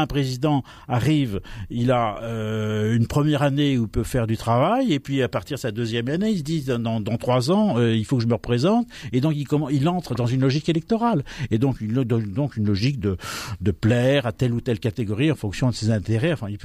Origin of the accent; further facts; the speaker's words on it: France; Chez nous, en France, on ne résout pas les problèmes par la réforme